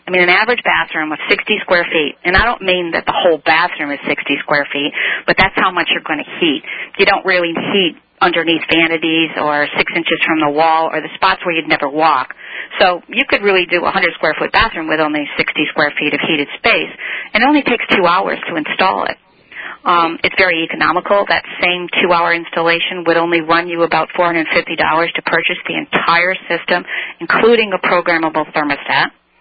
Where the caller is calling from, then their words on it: Connecticut, United States; I'm calling in from Connecticut.